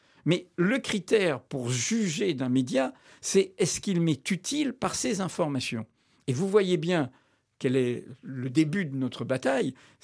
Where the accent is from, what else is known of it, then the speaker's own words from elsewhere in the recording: Martinique, France; also born or lived in Algeria; J'ai grandi dans les Caraïbes, le pays d'Aimé Césaire, le pays de Frantz Fanon, le pays d'Édouard Glissant à la Martinique. Et ensuite, j'ai passé ma jeunesse en Algérie après l'indépendance.